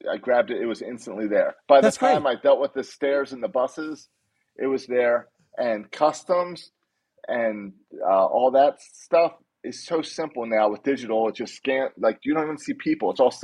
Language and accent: English; United States; Now, two towns in, this beret still doesn't make me look French. Everyone knows I'm an American.